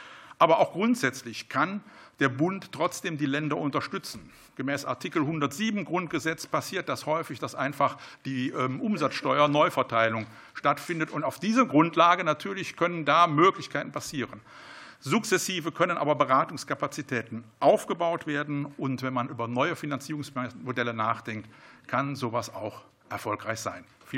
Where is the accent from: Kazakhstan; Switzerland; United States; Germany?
Germany; Rhineland; Auch ich komme aus dem Rheinland und wir haben da so ein schönes Karnevalslied.